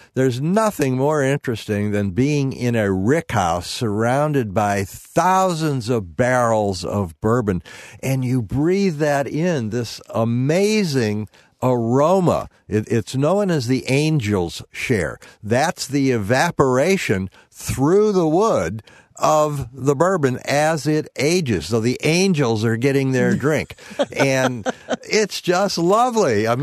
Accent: St. Louis, Missouri, United States; I was a little boy growing up in St. Louis, and my dad and my uncles, they were all bourbon drinkers.

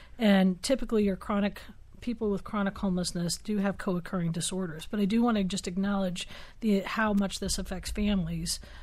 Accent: New York, United States; moved away; I think I'm a transplant from New York

